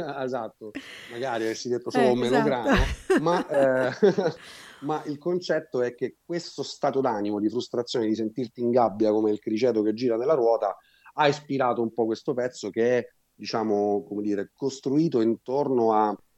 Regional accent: Sicily, Italy; io da buon siciliano del sud, ogni tanto sono melanconico, no?

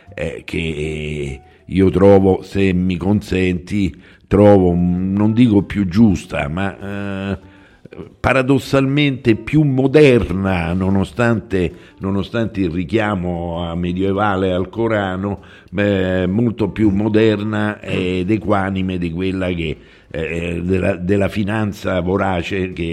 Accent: Rome, Lazio, Italy

